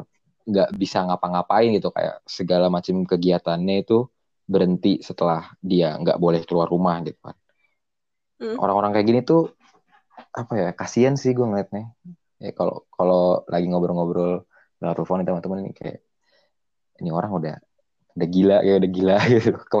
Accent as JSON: {"language": "Indonesian", "town": "South Tangerang", "region": "Banten", "country": "Indonesia", "lives_now": "Purwokerto, Indonesia", "said": "gue orang apa Jabodetabek lah, Tangsel, gue anak Tangsel"}